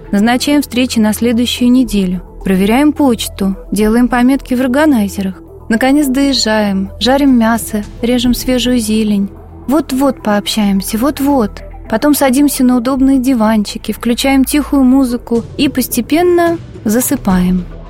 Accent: Moscow, Russia; я профессиональный москвич.

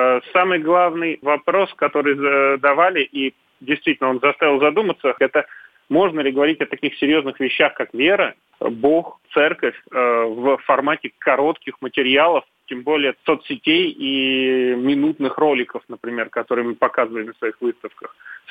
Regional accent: Moscow, Russia; я, как коренной москвич и как руководитель диджитал-направления

